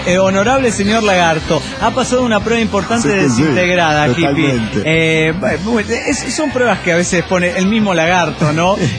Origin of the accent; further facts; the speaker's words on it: Toluca, State of Mexico, Mexico; de Toluca, México.